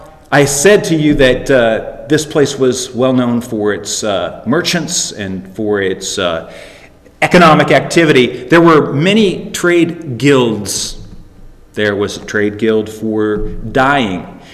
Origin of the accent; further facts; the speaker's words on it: Canada; just chalk it up to the fact that I'm Canadian. Okay? I ain't from around here.